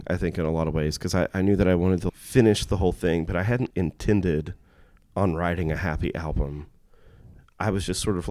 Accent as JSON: {"language": "English", "town": "Fort Worth", "region": "Texas", "country": "United States", "said": "oh no, we're from Fort Worth, and we would really like you to all to like see what we're doing over here."}